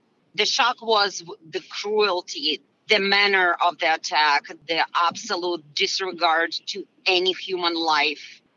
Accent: Kamianets-Podilskyi, Khmelnytskyi Oblast, Ukraine; also born or lived in Kyiv; now in United States; I was born in Ukraine, and I lived in Western Ukraine, which is close to Carpathian Mountains, in an absolutely gorgeous, you know, medieval town called Kamianets-Podilsky, Kamianets-Podilsk in Ukrainian. Then my family is from Kyiv. Then I lived in Kyiv. And I came to United States in 1992

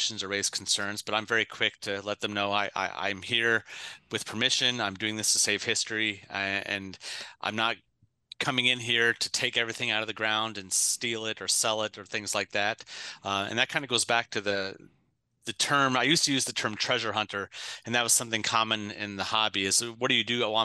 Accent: Decatur, Illinois, United States; And then my hometown of Decatur, Illinois, has outlawed metal detecting in all public parks, period.

